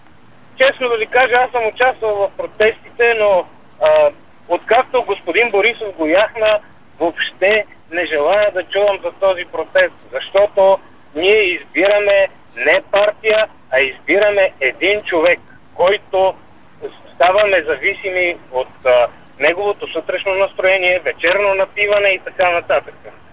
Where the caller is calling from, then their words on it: Sofia, Sofia City, Bulgaria; Здравейте, важно от София съм.